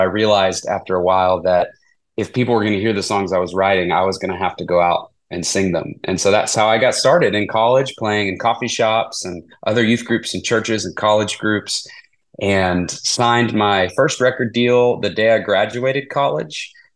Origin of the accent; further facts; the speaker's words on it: Lubbock, Texas, United States; Yeah, so I grew up in Texas, in Northwest Texas, in a town called Lubbock.